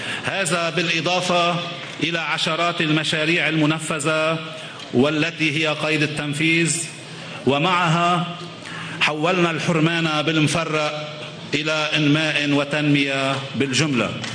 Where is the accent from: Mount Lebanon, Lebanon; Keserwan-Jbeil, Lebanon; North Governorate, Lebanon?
North Governorate, Lebanon; Edde; اليوم تطأ أرض بلدتنا إدة، هي بلدة عاشت كما سائر بلدات لبنان مراحل حلوة ومراحل صعبة